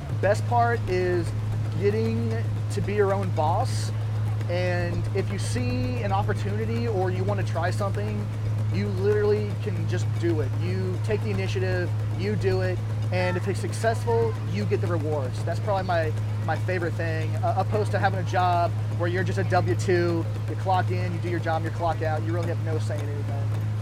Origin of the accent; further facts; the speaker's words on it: Dallas, Texas, United States; I am from Dallas. I grew up hunting and fishing.